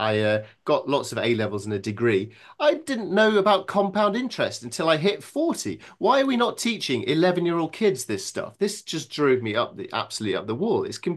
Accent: Yorkshire and the Humber, United Kingdom; Well, luckily, I'm a Yorkshireman, so I've always been quite miserly

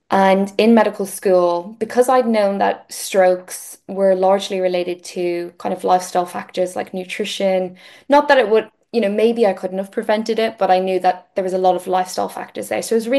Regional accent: Ireland; moved away as an adult; now in Wales, United Kingdom; I'm Irish. And so, even to study medicine, I moved country.

